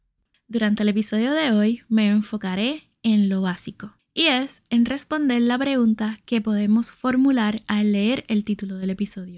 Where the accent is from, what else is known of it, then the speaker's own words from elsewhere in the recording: Puerto Rico; puertorriqueña y tu sanadora holística favorita